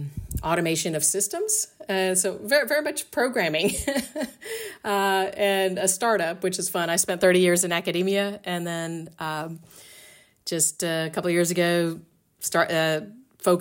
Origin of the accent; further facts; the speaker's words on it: Florida, United States; And I grew up in Central Florida, kind of at the height of this space shuttle program.